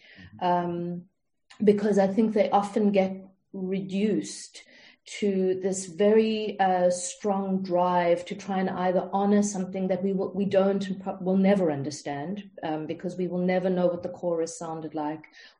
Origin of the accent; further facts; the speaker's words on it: South Africa; moved away as an adult; I'm a director, born and raised in South Africa, left in my mid-30s. I'm back often with my family still in South Africa and to create there when I can.